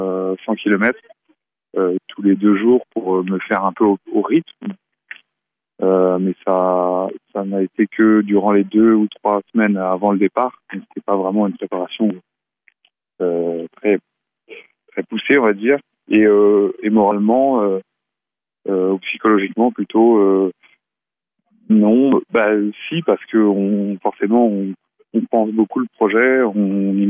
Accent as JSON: {"language": "French", "town": "Plénéjouan", "region": "Brittany", "country": "France", "said": "je suis originaire de Bretagne, donc dans les Côtes d'Armor, d'une commune qui s'appelle Plénéjouan. J'ai 25 ans"}